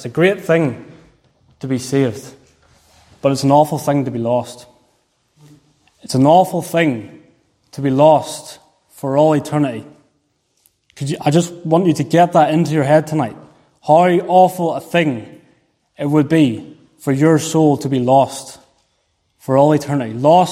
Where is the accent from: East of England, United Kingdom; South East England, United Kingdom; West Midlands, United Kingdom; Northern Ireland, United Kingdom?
Northern Ireland, United Kingdom; Ballymena; Back where I grew up in Ballymena